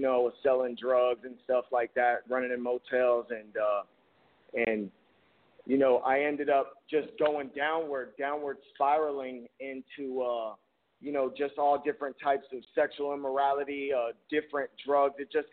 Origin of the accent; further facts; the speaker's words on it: St. Petersburg, Florida, United States; Well, I'm from St. Petersburg, Florida, and it's basically my first time out of home, away from home, and first time here in Mobile.